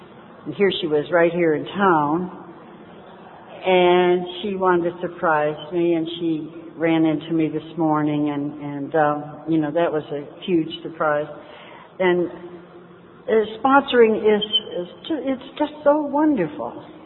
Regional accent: United States; And I said, well, I'm a first-generation American, and my parents were born in Scotland.

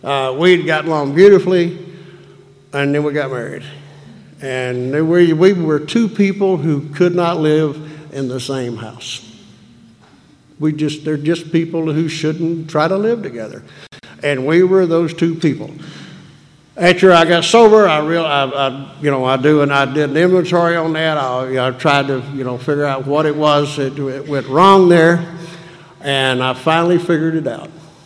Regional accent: North Carolina, United States; I said, well, I'm from North Carolina. Well, they have AA in North Carolina, and I said, they do? And I said, not in my hometown.

